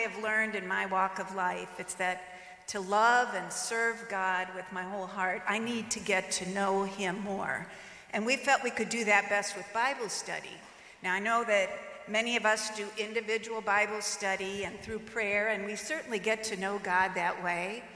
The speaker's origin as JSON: {"language": "English", "region": "Michigan", "country": "United States", "said": "We came, my husband's German, I'm from Michigan."}